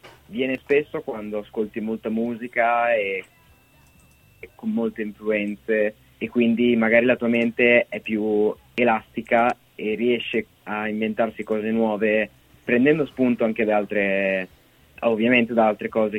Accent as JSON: {"language": "Italian", "town": "Forlì", "region": "Emilia-Romagna", "country": "Italy", "said": "Noi siamo di Forlì e abbiamo trovato lo studio a Padova, quindi abbiamo fatto anche un po' di strada."}